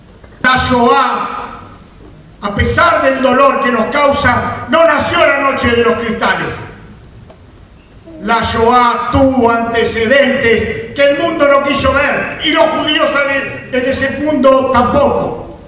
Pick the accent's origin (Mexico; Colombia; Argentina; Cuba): Argentina; somos argentinos, argentinos por nacimiento, por sentimiento y por convicción, y somos argentinos no solo por nuestro origen, somos judíos porque lo sentimos así